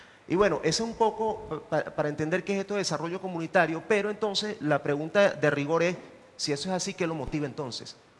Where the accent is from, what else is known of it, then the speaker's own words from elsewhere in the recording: Venezuela; En mi pueblo en Venezuela existe un dicho para eso.